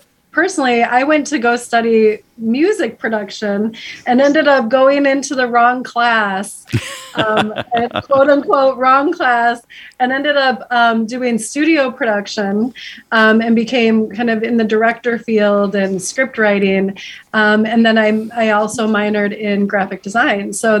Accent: Dyer, Indiana, United States; I was born and raised in Dyer, went to Lake Central High School. I was born as a twin into the world

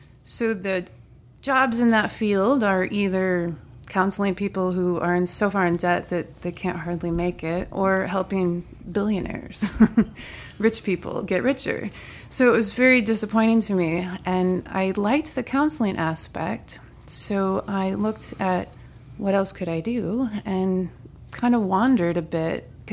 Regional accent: Merrillville, Indiana, United States; so we moved to Northwest Indiana. So I grew up in Merrillville while my mom commuted to Chicago to be a computer programmer.

